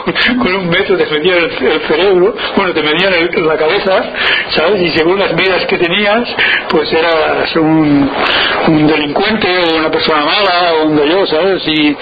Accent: Basque Country, Spain; Jo me sento biscaí. Jo soc de Biscaia. Me sento biscaí, viu Biscaia

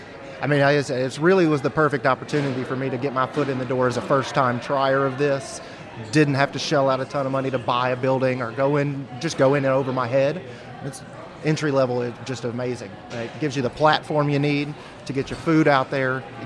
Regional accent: West Monroe, Louisiana, United States; I started when I was about 15, small family place up in my hometown of West Monroe

